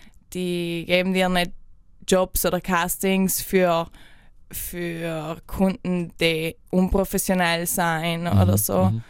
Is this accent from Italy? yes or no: yes; Trentino-Alto Adige, Italy; German is a second language; Und dann sagst du halt Italien. Ah, wo? Mailand. Ich kenne Mailand. Nein, nicht Mailand. Von vielen schönen Orten, von den Bergen.